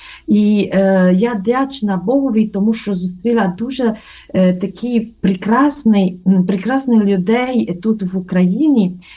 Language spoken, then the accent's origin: Ukrainian; Romania; Ukrainian is a second language; Я від початку хочу сказати, що я румунка.